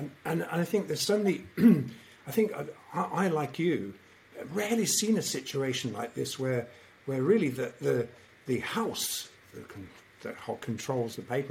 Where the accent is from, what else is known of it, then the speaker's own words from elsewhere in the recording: United Kingdom; speaking as a Brit